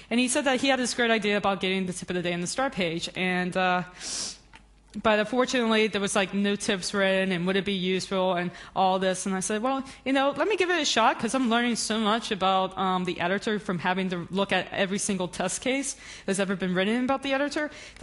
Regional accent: New Orleans, Louisiana, United States; because I'm from New Orleans, Louisiana, and my hometown outside of the city got completely physically destroyed from Hurricane Katrina.

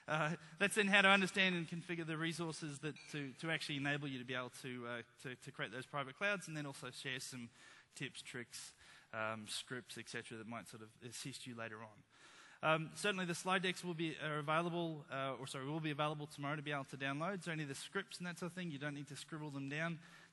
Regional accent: Brisbane, Queensland, Australia; I am from Brisbane, so just up the road.

